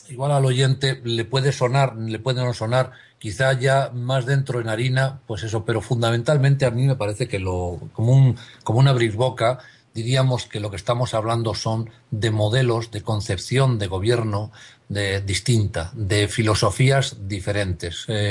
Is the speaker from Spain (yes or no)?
yes; Spain; sabemos que somos personas, los españoles, con una inmensísima suerte